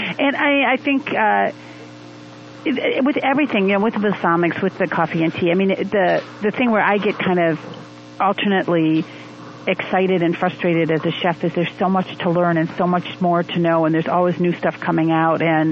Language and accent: English; Wisconsin, United States; because I'm from Wisconsin.